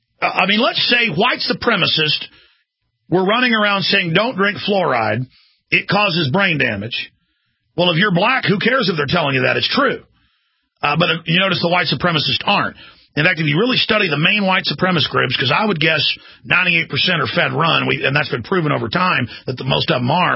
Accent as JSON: {"language": "English", "town": "Dallas", "region": "Texas", "country": "United States", "tie": "born or raised there", "said": "I grew up in Dallas where I'd be on the weekend playing basketball, you know, with some of my black friends from the football team"}